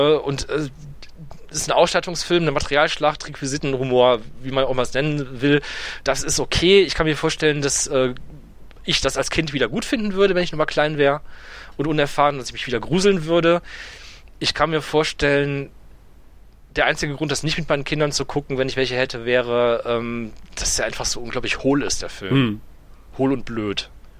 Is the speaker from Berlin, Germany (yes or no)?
yes; Berlin, Germany; Das kenne ich aus meiner Kindheit in Neukölln.